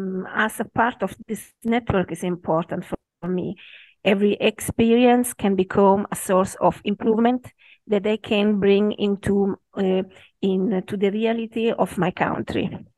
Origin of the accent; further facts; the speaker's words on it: Italy; I'm from Italy.